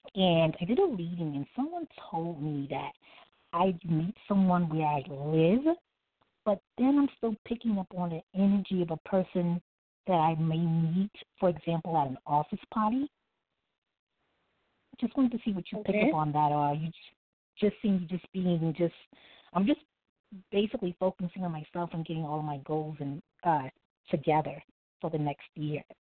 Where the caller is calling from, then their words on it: Brooklyn, New York, United States; Oh, I'm calling from Brooklyn.